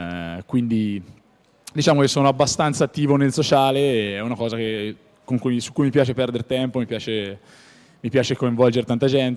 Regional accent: Siena, Tuscany, Italy; ovviamente da senese.

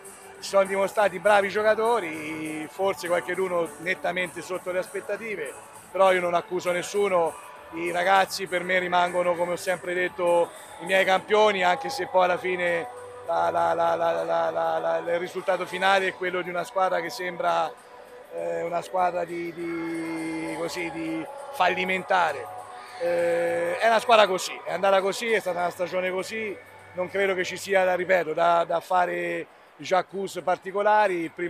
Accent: Chiusi, Tuscany, Italy; a Siena, a Chiusi, al mio paese da dove siamo venuti

